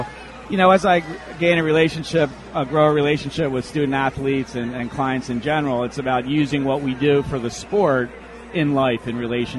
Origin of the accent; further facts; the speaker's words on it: Philadelphia, Pennsylvania, United States; Well, I'm from Philadelphia. I played high school basketball in the Catholic League of LaSalle, and I played Division III at Albright.